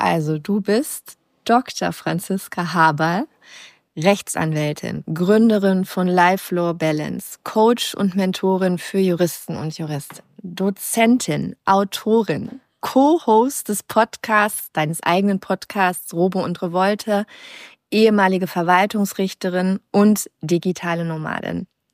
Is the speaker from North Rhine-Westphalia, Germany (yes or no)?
yes; Recklinghausen, North Rhine-Westphalia, Germany; dass du nach Recklinghausen zugezogen bist. Und das ist meine alte Heimatstadt.